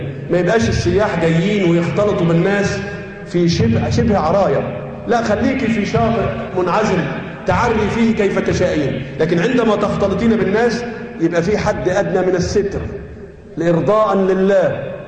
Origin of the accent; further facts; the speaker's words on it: Egypt; عندما كانت جامعاتنا جامعات قوية كان يأتينا طلاب الخليج يتعلمون عندنا في مصر.